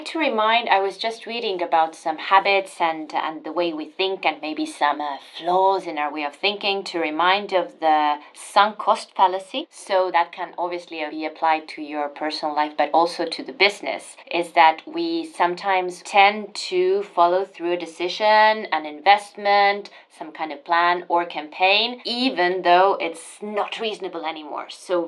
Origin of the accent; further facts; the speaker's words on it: Estonia; now in France; I'm from Estonia.